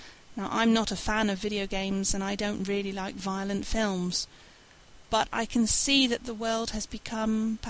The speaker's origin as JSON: {"language": "English", "region": "England", "country": "United Kingdom", "said": "As an English person, I see the soldiers going off to Iraq, to Afghanistan"}